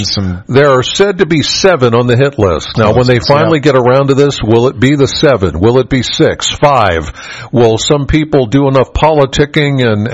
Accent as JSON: {"language": "English", "region": "Pennsylvania", "country": "United States", "tie": "born or raised there", "said": "I grew up in York County, Penn State, York."}